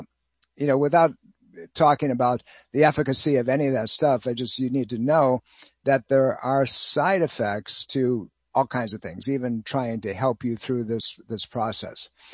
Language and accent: English; New York, United States; this is the weather I grew up with in Western New York State. It's not supposed to happen here in Virginia